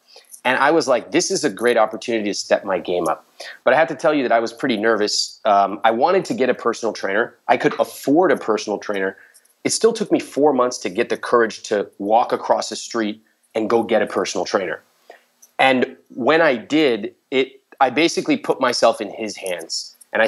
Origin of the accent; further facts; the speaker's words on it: India; growing up as an Indian guy, you're not really taught about the emotional side. It's like a very stoic kind of way to grow up.